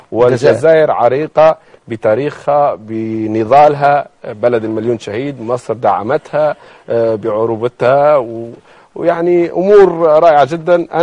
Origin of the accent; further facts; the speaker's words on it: Libya; أنا ليبي، ليبي.